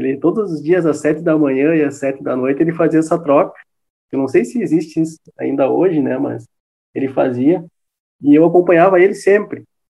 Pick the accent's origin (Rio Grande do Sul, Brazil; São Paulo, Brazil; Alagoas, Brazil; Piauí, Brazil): Rio Grande do Sul, Brazil; Espumoso; born there; a comunidade de Espumoso, de onde eu surgi, aí, de onde eu nasci, de onde eu estou aí a seguidamente boa cidade aí dos nossos pais, né? Os pais da minha esposa também, os parentes.